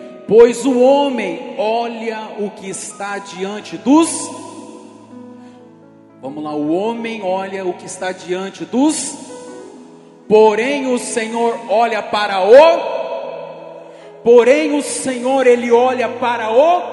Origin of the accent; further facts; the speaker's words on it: São José do Rio Preto, São Paulo, Brazil; eu sou de São José do Rio Preto, da Igreja Caçula do Ministério, né? Igreja Presbiteriana Renovada do Jardim Arroio.